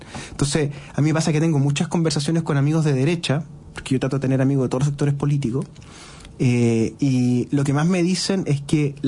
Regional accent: Melipilla, Santiago Metropolitan Region, Chile; el primer clásico que yo fui en mi vida, vinimos de Melipilla con mi padre, mi hermano y mi mamá

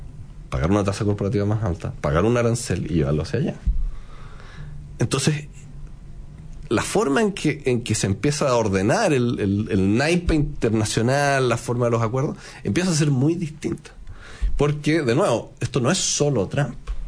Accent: Chile; dónde estamos parados nosotros como chilenos?

